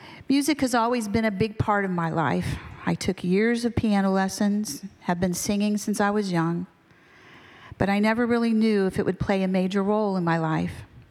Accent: Orlando, Florida, United States; I was born and raised in Orlando. I am what they call a true Floridian.

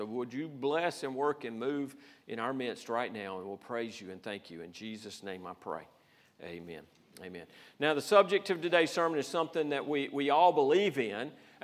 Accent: Georgia, United States; Okay, so I'm from Georgia. We say hail.

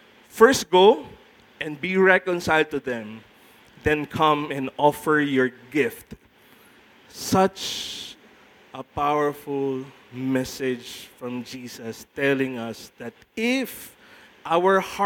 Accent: Philippines; You know, in the Philippines, besides, I'm a Filipino.

